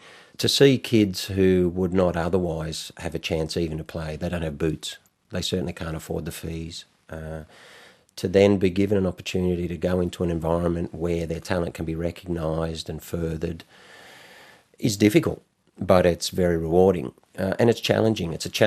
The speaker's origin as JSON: {"language": "English", "town": "Lismore", "region": "New South Wales", "country": "Australia", "tie": "born or raised there", "said": "I come from Lismore in country northern New South Wales, and, you know, not tremendous means."}